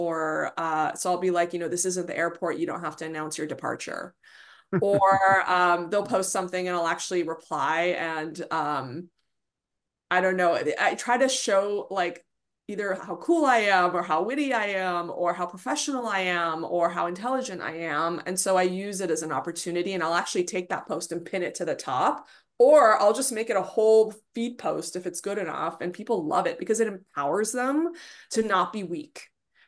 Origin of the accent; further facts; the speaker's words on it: Texas, United States; you know, I grew up in Texas and guns were in our house all the time.